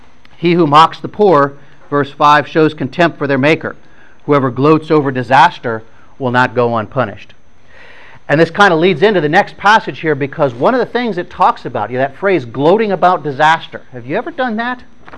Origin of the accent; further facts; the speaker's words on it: Toledo, Ohio, United States; When I was a kid growing up in Toledo, my dad worked at a steel mill up in Toledo